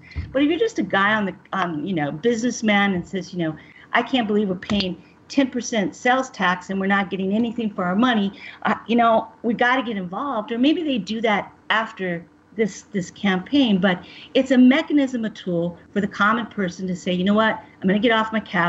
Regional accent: Mexican border, United States; also born or lived in New York / Washington, D.C.; ever since I was in New York there for 20 years and ended up going back to my hometown on the Mexican border of about 16,000 people.

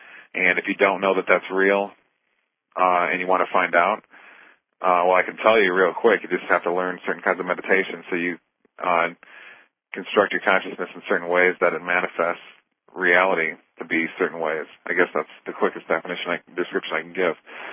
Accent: Michigan, United States; when I grew up in Michigan, it was considered more gentle and liberal

